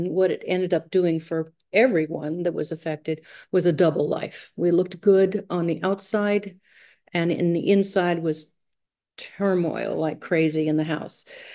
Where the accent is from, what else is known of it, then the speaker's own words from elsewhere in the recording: California, United States; I'm from Southern California.